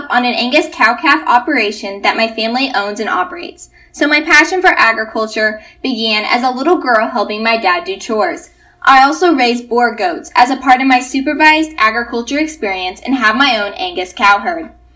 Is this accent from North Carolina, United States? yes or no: no; King City, Missouri, United States; I'm from King City, Missouri, and I'm currently a student at the University of Missouri Columbia